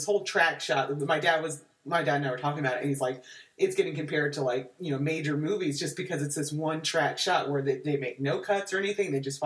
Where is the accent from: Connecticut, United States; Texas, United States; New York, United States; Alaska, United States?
Texas, United States; San Antonio; And I'm from the San Antonio area, so that makes me